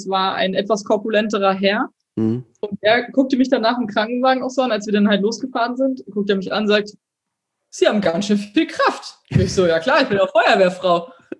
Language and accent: German; Berlin, Germany; ich komme aus Berlin, ich habe eine große Fresse